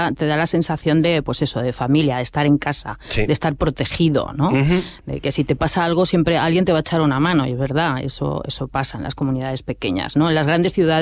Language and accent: Spanish; Huesca, Aragon, Spain; Viva Huesca, que es mi pueblo.